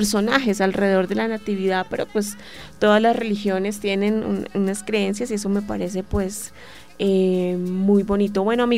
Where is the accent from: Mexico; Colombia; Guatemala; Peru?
Colombia; Santander; en el caso de, digamos, de mi tierra, Santander, pues viene con diferentes tipos de carne